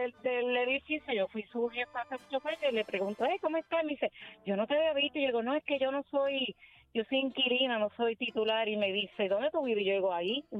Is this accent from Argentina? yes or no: no; Ponce, Puerto Rico; now in Trujillo Alto, Puerto Rico; yo soy de Ponce, pero vivo acá por Trujillo Alto. Uh-huh. Y entonces me mudé a un walk-up. Yo vivía en el campo, no tengo vecinos